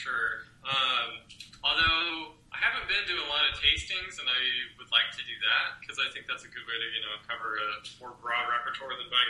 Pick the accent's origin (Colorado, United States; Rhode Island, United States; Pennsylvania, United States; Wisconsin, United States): Colorado, United States; also born or lived in Michigan; now in Washington, United States; I'm originally from Colorado, did my postdoc in Michigan, and now I'm in Washington